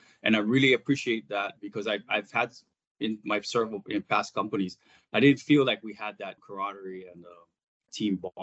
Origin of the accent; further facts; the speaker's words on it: Hawaii, United States; being an island boy, born and raised in Hawaii, we just, you know, we really don't think about it, how our goods get into the, you know, the islands.